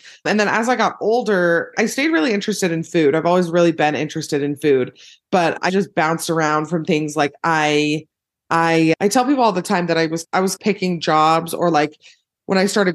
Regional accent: Utah, United States; I host The Bad Broadcast, which is a podcast. I'm from Utah. I was raised here. I'm the youngest of eight kids.

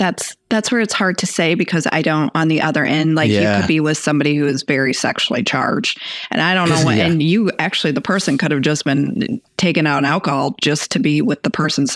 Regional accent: Texas, United States; born there; I don't know if that's because I was born in Texas.

